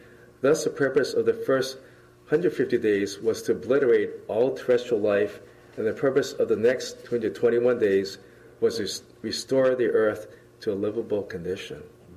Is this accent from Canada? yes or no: no; Hawaii, United States; when I was in high school, I was really into fishing. And so, as you know, I came from Hawaii. And every weekend, we'd go out fishing in my friend's boat.